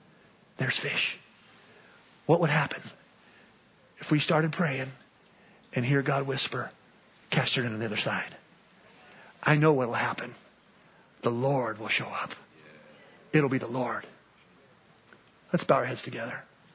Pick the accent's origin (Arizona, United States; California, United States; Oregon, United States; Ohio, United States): California, United States; Oakland; born there; I was born in Oakland. I'm East Bay Grease.